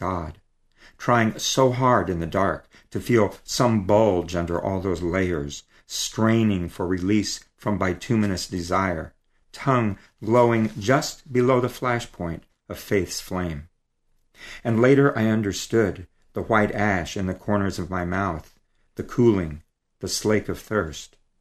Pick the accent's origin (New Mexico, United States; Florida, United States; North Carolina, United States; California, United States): New Mexico, United States; also born or lived in Cleveland, Ohio / Southern Illinois; And I grew up in New Mexico. I'm actually a Midwestern boy. I was born in Cleveland, Ohio. My parents are from Southern Illinois. And we lived in Ohio and Southern Illinois until I was nine.